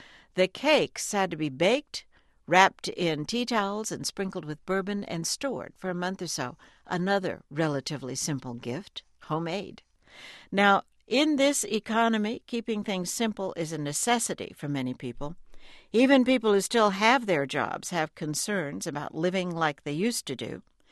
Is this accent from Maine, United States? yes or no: no; New Mexico, United States; Growing up in New Mexico, this was also the season when our house began to smell strongly of bourbon.